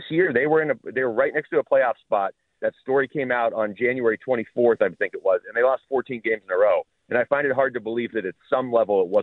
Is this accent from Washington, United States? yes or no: yes; Seattle, Washington, United States; You know, I grew up in Seattle, and they lost the Sonics